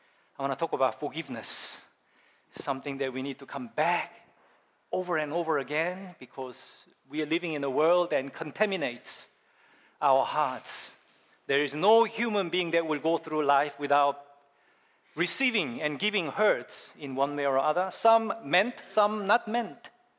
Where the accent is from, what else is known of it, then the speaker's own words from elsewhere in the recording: South Korea; moved away; when I was growing up in Korea as a young boy